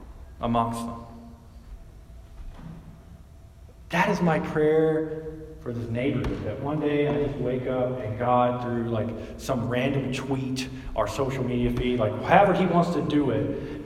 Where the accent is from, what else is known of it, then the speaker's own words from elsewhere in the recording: the South, United States; So I remember I grew up in the Bible Belt down south, and every year we would have a revival.